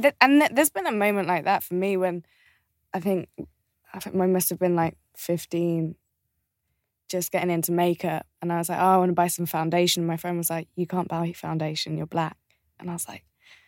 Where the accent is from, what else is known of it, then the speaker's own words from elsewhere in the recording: Birmingham, West Midlands, United Kingdom; we grew up just outside of Birmingham